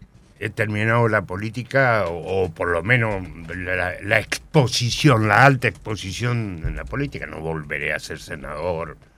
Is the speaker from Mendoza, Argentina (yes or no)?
yes; Palmira, Mendoza, Argentina; Acuérdense que yo soy de Palmira, de la zona este.